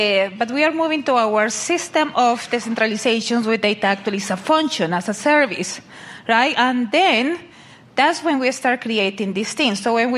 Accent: Norway; English is a second language; I came actually from Norway.

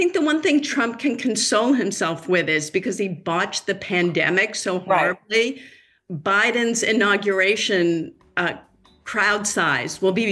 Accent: Boston, Massachusetts, United States; I grew up in Boston.

